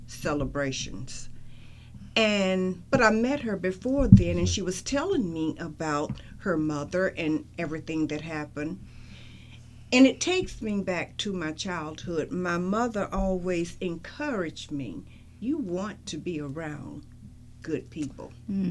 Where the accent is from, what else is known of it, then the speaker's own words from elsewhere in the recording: Rock Hill, South Carolina, United States; I want to be the same for my hometown, Rock Hill, which I love with the passion.